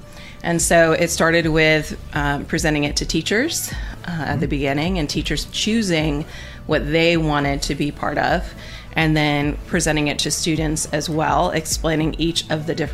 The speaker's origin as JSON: {"language": "English", "region": "Connecticut", "country": "United States", "said": "So it started, I'm actually from Connecticut, and my principal back in Connecticut when I was a teacher"}